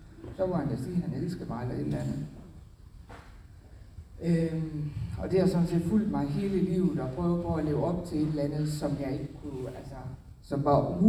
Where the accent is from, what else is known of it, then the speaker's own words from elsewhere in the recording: Central Denmark Region, Denmark; Jeg er født og opvokset i Midtjylland.